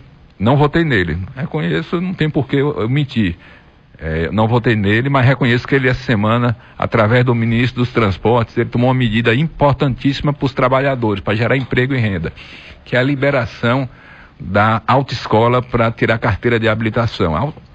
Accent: Bahia, Brazil; que é uma coisa dos baianos, nós somos baianos

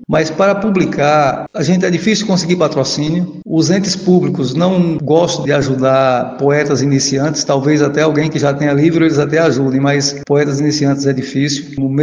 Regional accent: Lagoa da Roça, Brazil; Lagoa da Roça, a minha terra natal

